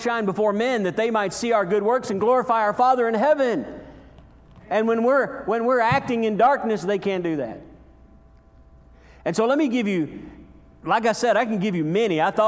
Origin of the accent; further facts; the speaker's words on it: United States; I'm American. I bleed red, white, and blue. I am American.